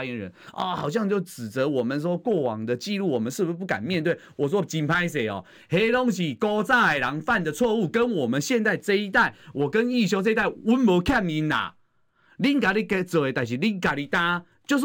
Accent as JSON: {"language": "Chinese", "country": "Taiwan", "said": "我们台湾人民，我还是要强调一次，我们不欠蓝，不欠绿，不欠白"}